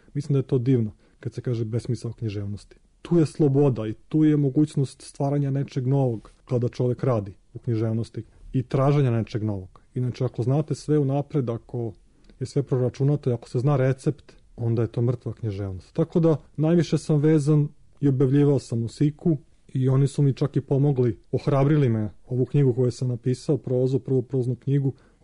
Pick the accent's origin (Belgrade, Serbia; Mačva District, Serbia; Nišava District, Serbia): Nišava District, Serbia; Niš; pošto ja sam iz Niša rodom, postoji ta mekota, postoji taj duh, postoji ta lirika